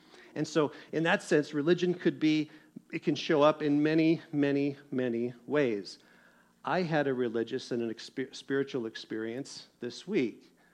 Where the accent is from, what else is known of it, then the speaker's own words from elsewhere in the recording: Seattle, Washington, United States; Yes, I'm from Seattle, kind of a coffee snob, okay?